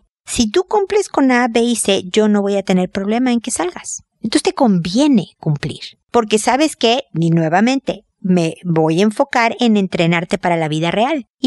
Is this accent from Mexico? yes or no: yes; Mexico; now in Chile; yo soy mexicana, pero vivo en Chile.